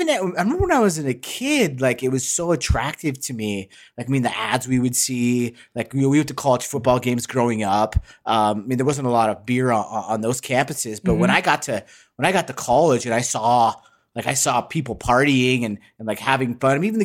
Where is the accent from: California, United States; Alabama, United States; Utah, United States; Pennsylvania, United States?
Utah, United States; I mean, we grew up in Utah, right, where alcohol is not like, it's not, the culture is very different.